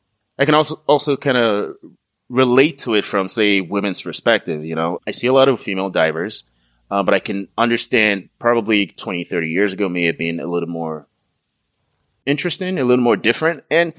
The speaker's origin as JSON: {"language": "English", "region": "Lagos", "country": "Nigeria", "tie": "born or raised there", "said": "Growing up in Lagos, it's a beach city, very similar to LA."}